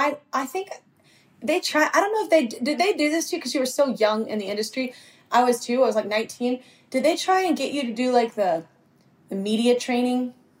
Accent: Fort Worth, Texas, United States; also born or lived in Burleson; I was born in Fort Worth, Texas, and I grew up half my life, or half my childhood life. And then I moved to Burleson, which is a completely different side of the tracks.

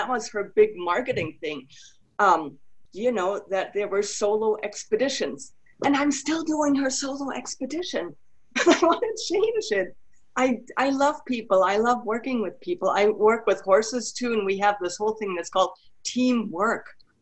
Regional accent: Germany; now in United States; New Mexico, but I'm originally from Germany.

